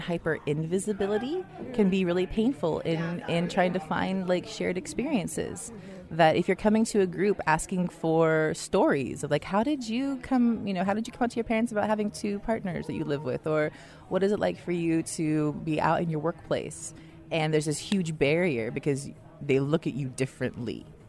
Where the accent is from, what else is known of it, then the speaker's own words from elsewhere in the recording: Oakland, California, United States; I mean, I'm from Oakland